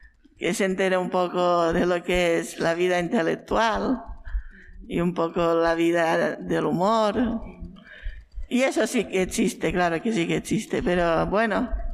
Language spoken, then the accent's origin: Spanish; Balearic Islands, Spain; Yo soy mallorquina de pura cepa.